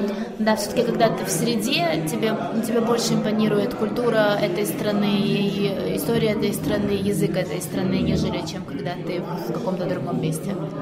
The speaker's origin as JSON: {"language": "Russian", "town": "Odesa", "region": "Odesa Oblast", "country": "Ukraine", "said": "Мы из Одессы."}